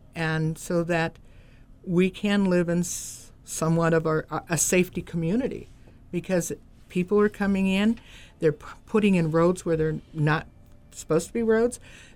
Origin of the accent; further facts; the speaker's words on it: California, United States; I born and raised in the First District, lived most of my life at Table Bluff Reservation or out at the old reservation at Table Bluff. I went to Lolita Elementary School, Fortuna High School, moved to San Francisco